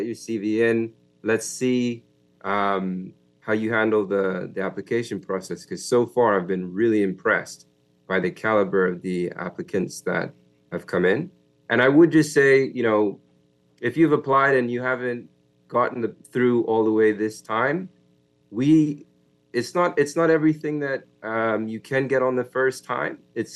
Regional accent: Bahamas; And we thought, you know, I'm from the Bahamas.

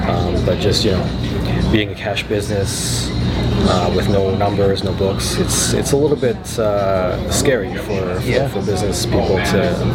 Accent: Edmonton, Alberta, Canada; Yeah, I was born in Edmonton.

